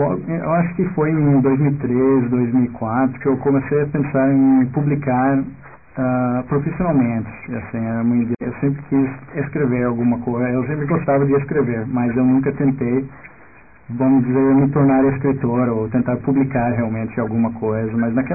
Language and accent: Portuguese; Houston, Texas, United States; Portuguese is a second language; eu nasci nos Estados Unidos, na cidade de Houston, no Texas. Então, eu sou texano por nascimento. Eu cresci no Texas também. Eu estudei na Universidade de Rice, em Houston, também.